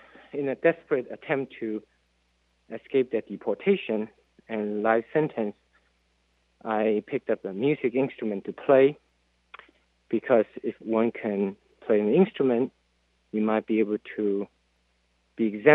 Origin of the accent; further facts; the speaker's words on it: China; I grew up in China, People's Republic of China, and actually in a very difficult time called Cultural Revolution